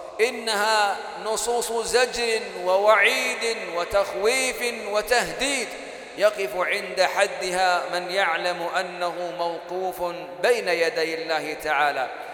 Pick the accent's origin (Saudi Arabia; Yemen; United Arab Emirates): Saudi Arabia; إن بلادنا المملكة العربية السعودية تواجه هجوماً شرساً من جهات مشبوهة